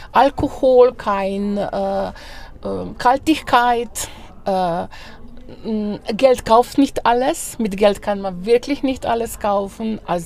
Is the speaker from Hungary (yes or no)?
no; Slovenia; Ja, weil wir haben in Slowenien